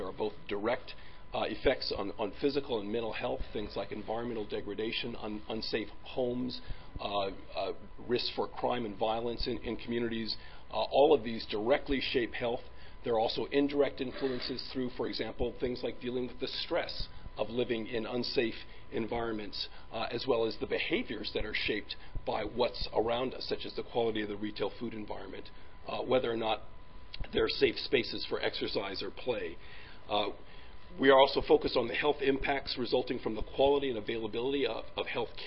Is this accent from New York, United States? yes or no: no; Detroit, Michigan, United States; My hometown of Detroit, for example, had a dissimilarity index of 85